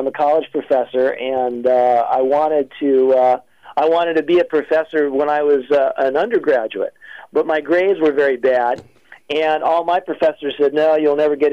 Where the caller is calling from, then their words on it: North Carolina, United States; North Carolina.